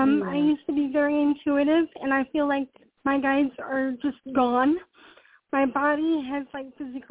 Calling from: Charlotte, North Carolina, United States; I'm calling from North Carolina.

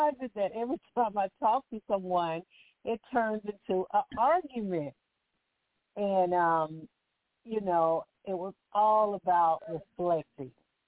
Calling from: Alabama, United States; I'm calling from Alabama.

